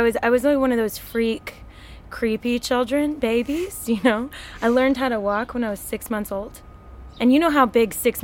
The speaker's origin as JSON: {"language": "English", "country": "Australia", "said": "Well, I'm an Australian... pretending to be Canadian, pretending to be Australian."}